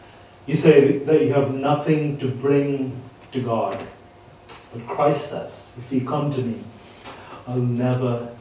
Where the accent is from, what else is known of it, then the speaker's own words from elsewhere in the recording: Sri Lanka; now in United Kingdom; I come from Sri Lanka, and we have the Sri Lankan highlands of our own.